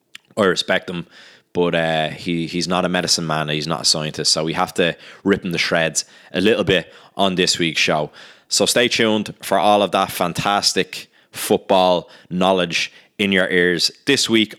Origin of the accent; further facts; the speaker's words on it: Ireland; so they're in my home country of the Republic of Ireland now.